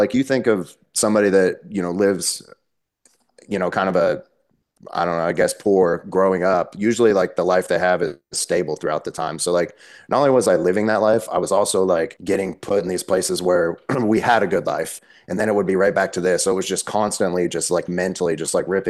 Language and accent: English; Las Vegas, Nevada, United States; also born or lived in New Jersey; So when I was born in New Jersey, when I was around 5 or 6 years old, my mom's loaded us up, all of us kids, up out of our bedroom window and loaded us in the bed of a pickup truck. And we moved to Las Vegas.